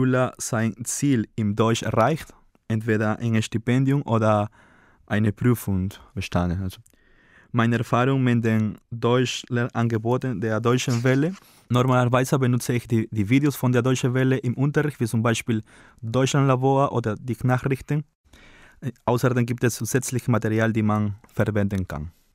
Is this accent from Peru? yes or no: yes; Peru; Ich komme aus Peru. Ich bin im Jahr 1986 geboren.